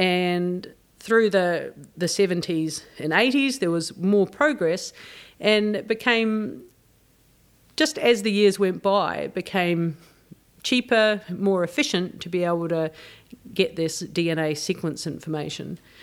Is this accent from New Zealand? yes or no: yes; New Zealand; So you might be able to detect from my accent that I'm from New Zealand originally.